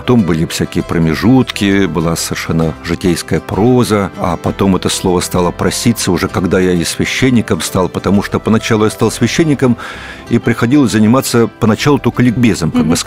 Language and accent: Russian; Siberia, Russia; Я вырос в Сибири, в городочке маленьком.